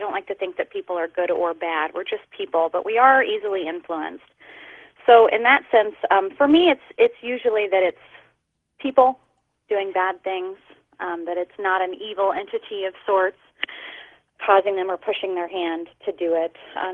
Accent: Missouri, United States; and I grew up in Missouri, so it was pretty hot in the summers.

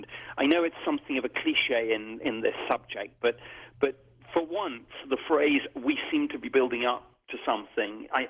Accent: United Kingdom; as I'm a Brit.

